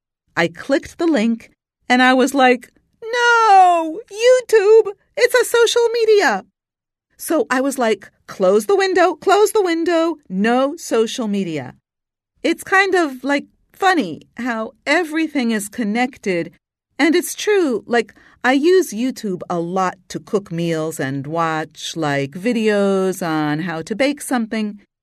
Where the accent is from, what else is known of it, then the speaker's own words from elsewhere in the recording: Portugal; English is a second language; moved away as an adult; now in Oslo, Norway; I am from Portugal. I am Portuguese, but I moved to Norway 5 years ago. So I have been living in Oslo, in Norway, for 5 years.